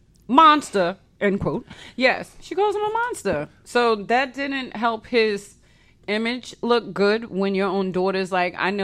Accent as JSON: {"language": "English", "region": "New York", "country": "United States", "also_born_or_lived": "Oklahoma / Florida", "said": "I'm from New York, but I lived in Oklahoma. And then I lived in Florida."}